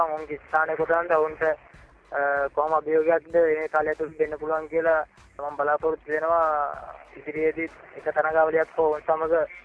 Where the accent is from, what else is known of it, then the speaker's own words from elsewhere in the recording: Ampara, Eastern Province, Sri Lanka; මගේ ගම තමයි ඉපදුනේ අම්පාර දිස්ත්‍රික්කයේ.